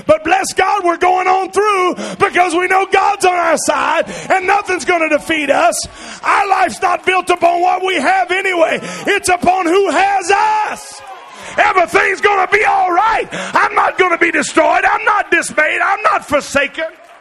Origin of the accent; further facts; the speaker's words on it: California, United States; I'm from California. Nuts and flakes and everything else.